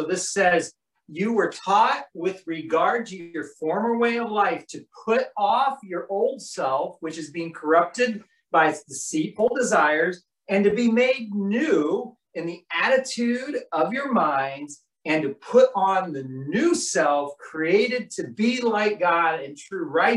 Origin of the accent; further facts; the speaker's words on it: Ohio, United States; now in Philadelphia, United States; And I'm originally from Ohio.